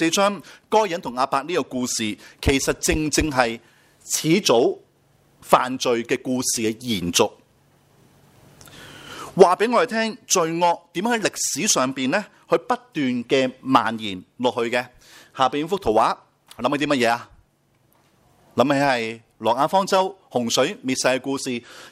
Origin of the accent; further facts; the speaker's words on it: China; 其實同我中國人一樣咧